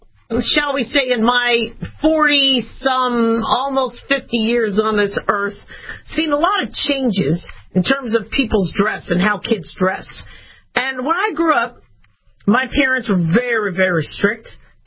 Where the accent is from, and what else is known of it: Phoenix, Arizona, United States; born or raised there